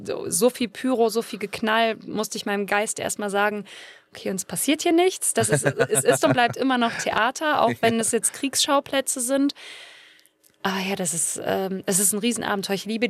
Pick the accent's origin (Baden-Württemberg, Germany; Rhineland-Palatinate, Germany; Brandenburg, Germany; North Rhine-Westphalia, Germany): North Rhine-Westphalia, Germany; Und ich komme, wie gesagt, aus Nordrhein-Westfalen, bin auch in Nordrhein-Westfalen auf eine Schauspielschule gegangen